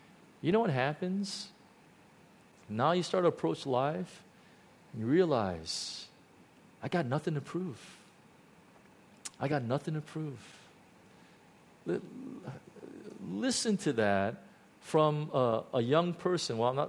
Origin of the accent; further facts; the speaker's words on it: United States; growing up in the States, I was told that I was weak because I was Korean, you know, my whole life. I was told because I was Asian that I wasn't good enough